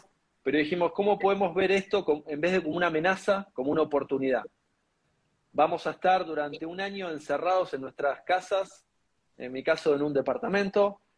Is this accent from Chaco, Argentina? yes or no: no; Mar del Plata, Buenos Aires Province, Argentina; más allá de que nosotros venimos de Mar del Plata